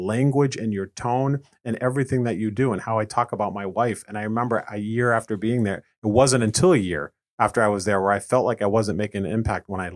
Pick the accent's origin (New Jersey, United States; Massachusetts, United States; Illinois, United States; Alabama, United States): Massachusetts, United States; Springfield; I grew up right outside of Springfield, so it was 10 minutes from my house.